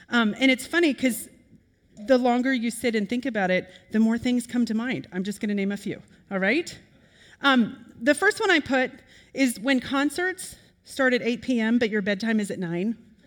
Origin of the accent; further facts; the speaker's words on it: Kansas, United States; I hate seafood, which is strange, but I grew up in Kansas.